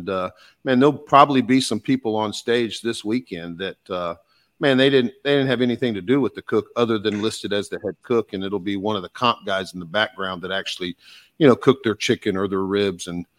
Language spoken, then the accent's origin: English; Texas, United States; He was giving me a hat lesson, and I'm from Texas, you know.